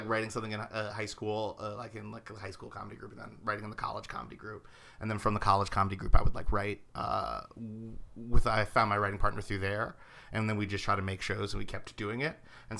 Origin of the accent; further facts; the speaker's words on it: New York City, New York, United States; Born and raised in New York.